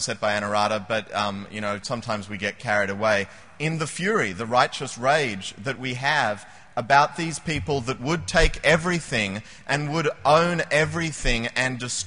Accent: Australia; now in United States; I'm embarrassed because I'm Australian, a sort of Australian-American now, a hybrid

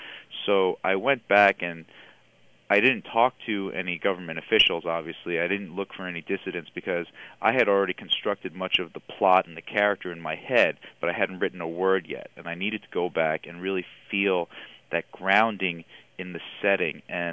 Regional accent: United States; Well, I'm an American. I've grown up here. I've spent, my entire life here, basically.

